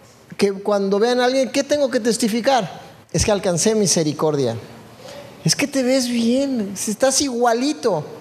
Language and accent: Spanish; San Juan de Aragón, Mexico City, Mexico; Porque, hermanos, no vengo del Pedregal de San Ángel. Vengo desde la mismísima Morelos, San Juan de Aragón.